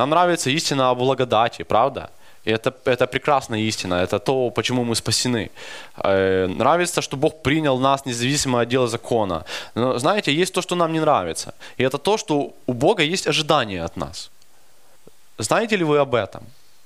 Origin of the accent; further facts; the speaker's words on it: Rivne, Rivne Oblast, Ukraine; поскольку я живу-то недалеко, я сам из Ровно, я остался еще на одну ночь.